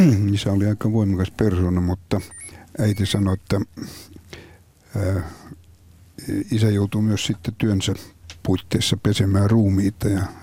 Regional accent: Kotka, Kymenlaakso, Finland; also born or lived in Helsinki; mä oon syntynyt sitten Helsingissä naisten klinikalla. Mutta varsinaisen nuoruuteni mä oon viettänyt Kotkassa ja isä oli Kotkan Toukolan rehtori.

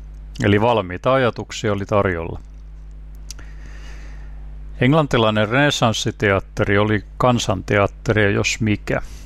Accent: Ulvila, Satakunta, Finland; Olen Ulvilasta opettaja, kulttuuritoimittaja, kirjoiskriitikko ja tuore tietokirjailija

